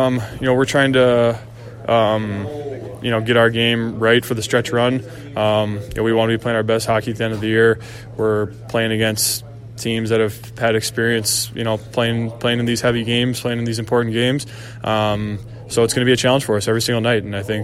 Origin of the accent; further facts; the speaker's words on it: United States; As an American, I have 3 kids now